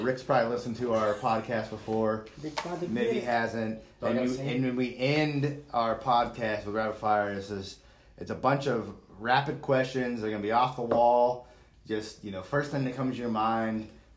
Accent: California, United States; I'm from the West Coast. I'm from California.

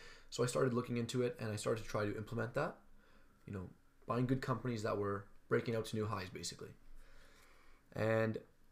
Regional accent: Toronto, Ontario, Canada; Yeah, so, you know, just like you, I'm from Toronto, Canada.

